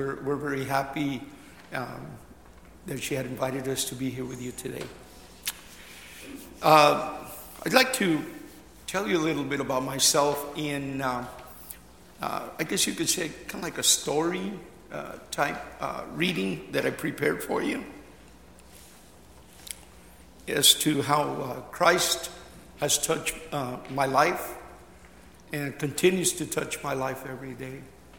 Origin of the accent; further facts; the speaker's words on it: Corona, California, United States; I had a very normal childhood growing up in Corona, California, trying to fit in, playing sports, participating in service clubs, going to church every Sunday, St. Edward's Catholic Church.